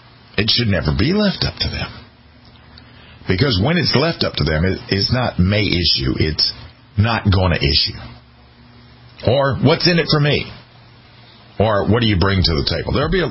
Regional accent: South Carolina, United States; And Florida's a lot like my home state.

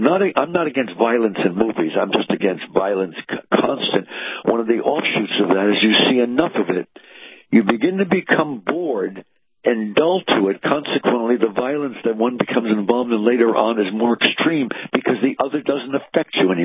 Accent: New Jersey, United States; I grew up here in New Jersey, and in the early days, a lot of my appearances were on local TV in New York and what have you, because I wasn't known nationally.

